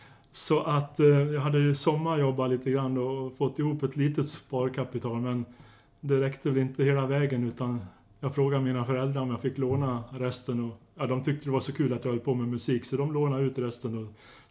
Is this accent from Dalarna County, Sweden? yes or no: yes; Malung, Dalarna County, Sweden; eftersom vi kom från Malung allihop och det är känt för skinn